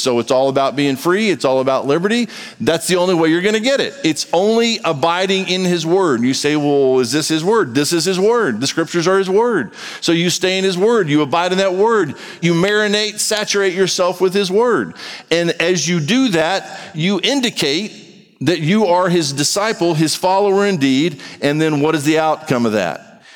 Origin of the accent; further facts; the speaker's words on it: United States; yes, I'm an American. I am very proud to be an American.